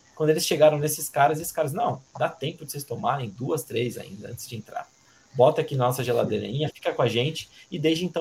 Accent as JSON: {"language": "Portuguese", "country": "Brazil", "said": "98% das vezes é de onde vocês são. O cara sempre vem com isso. A gente fala do Brasil."}